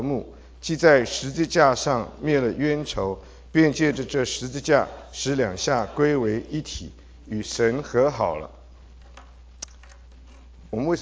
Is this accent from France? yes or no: no; Taiwan; 我是生在台湾的，所以我记得好清楚，以前我们小时候在台湾跟中国大陆是隔绝的，